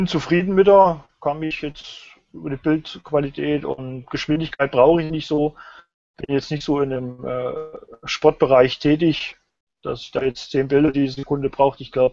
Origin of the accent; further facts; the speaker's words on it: Germany; ich bin aus der Rhön und bin 34 Jahre alt.